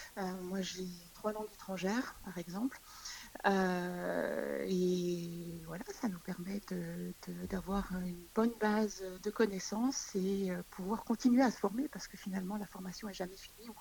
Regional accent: Besançon, Bourgogne-Franche-Comté, France; also born or lived in Strasbourg / Angers / Paris; now in Haute-Savoie, France; À l'origine, je suis de Franche-Comté, de Besançon. Ensuite, j'ai fait un petit bout d'études à Strasbourg, un petit bout à Angers, puis un bout un peu plus grand à Paris.

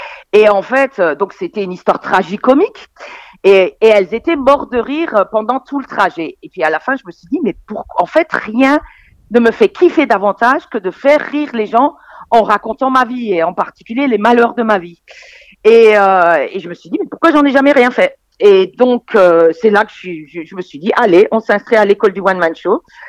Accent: Grand Est, France; accent: Alsatian; grâce à l'Alsace et grâce à mon accent, j'étais donc la représentante de l'Est de la France

